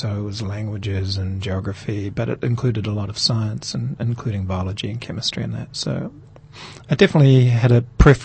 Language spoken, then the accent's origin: English; Napier, Hawke's Bay, New Zealand; Yeah, I'm a troubled lad because of it, apparently, but I've survived.